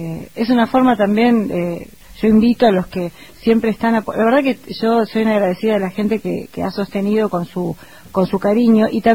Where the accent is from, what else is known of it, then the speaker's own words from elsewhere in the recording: Buenos Aires Province, Argentina; porque soy bonaerense y hago folclore del noroeste de pronto